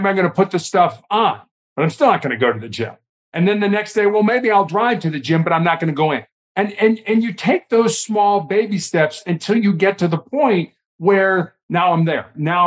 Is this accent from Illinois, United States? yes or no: yes; Chicago, Illinois, United States; Bobby Knight, the basketball coach at Indiana University when I was growing up in Chicago, used to have a great quote.